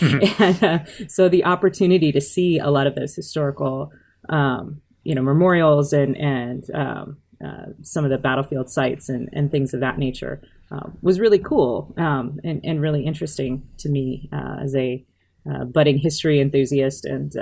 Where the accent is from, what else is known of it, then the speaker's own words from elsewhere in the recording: South Dakota, United States; born there; So I was born in South Dakota, but my parents, when I was about 6 years old, my parents joined the United States Air Force as well. And so we started moving around